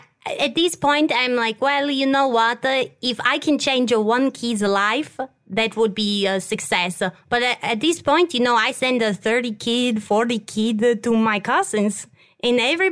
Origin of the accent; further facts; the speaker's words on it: Turin, Piedmont, Italy; I'm from Italy. I'm from Torino.